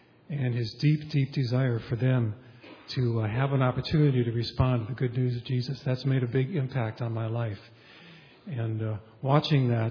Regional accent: Midwest, United States; I grew up in the Midwest, and both of my parents were Christians

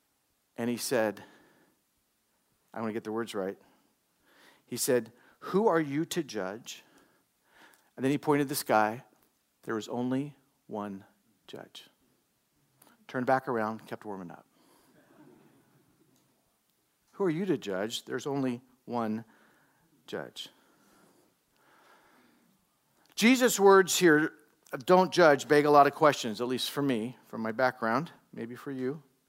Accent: California, United States; I grew up in Southern California. Just so you know, there was a period of my life, because I grew up there, I was a Dodger fan, okay?

